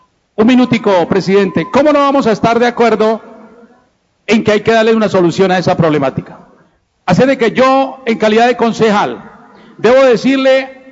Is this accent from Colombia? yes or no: yes; Bucaramanga, Santander, Colombia; born there; un sector tan querido por quienes nacimos en Bucaramanga.